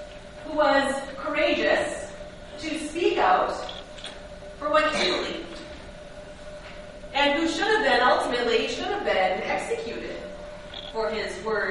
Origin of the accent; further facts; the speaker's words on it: Green Bay, Wisconsin, United States; I was born and raised in Green Bay in a Lutheran church.